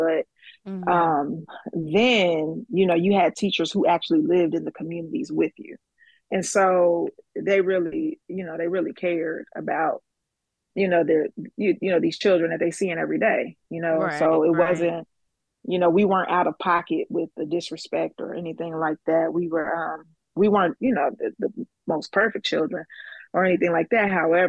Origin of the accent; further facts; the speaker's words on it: Dayton, Ohio, United States; I'm from Dayton, Ohio originally. That's where I was born and reared in my teenage years, and then I immediately flew the coop after that. But I'm a Midwest girl, grew up in the inner city.